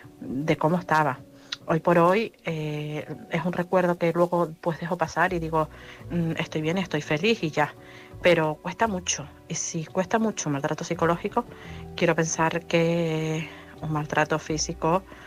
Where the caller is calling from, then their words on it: Tenerife, Canary Islands, Spain; de Tenerife.